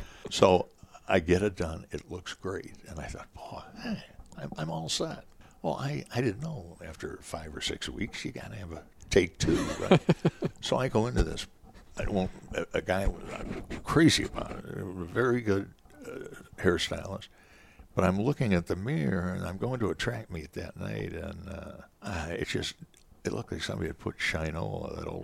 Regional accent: Indiana, United States; I grew up outside of Chicago, in Northwest Indiana, Chevin, and we never saw a high school game on TV.

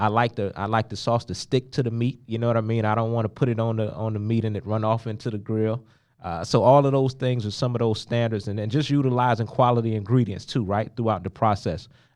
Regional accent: Hollywood, Florida, United States; also born or lived in Miami; Me personally, I grew up down in South Florida, Hollywood and Miami. You don't think of barbecue when you think South Florida.

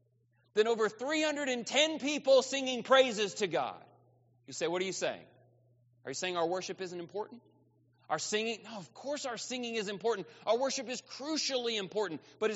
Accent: Texas, United States; I'm not a sheep person. I'm from Texas. I don't know what you guys think when you think East Texas. I don't have sheep. I don't have a cowboy hat.

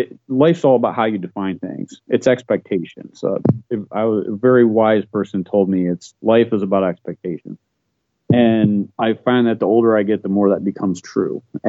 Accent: Perrysburg, Ohio, United States; I'm from Perrysburg, Northwest Ohio, and we have a water issue in Lake Erie.

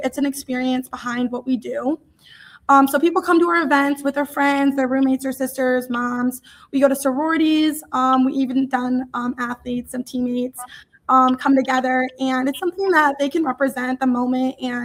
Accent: Milford, Michigan, United States; Yes, so we are from Milford, Michigan. We both knew we wanted to come stay in Michigan for college. So we're from a small town in between like Novi and Michigan area, or Novi and Milford, or Novi and Brighton area.

